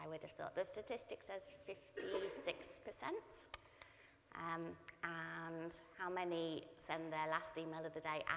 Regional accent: England, United Kingdom; I don't know if you can tell that I'm originally English.

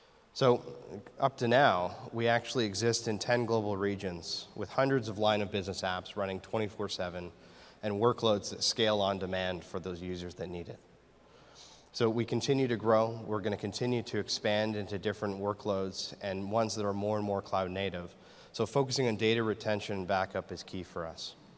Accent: Canada; I'm Canadian, so I have to mention that.

